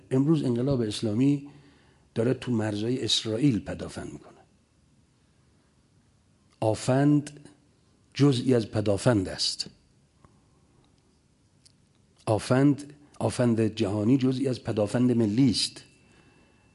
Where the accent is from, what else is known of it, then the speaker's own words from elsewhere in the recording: Iran; به من به عنوان یک ایرانی گفتن شما قدر ایرانتون رو بدونید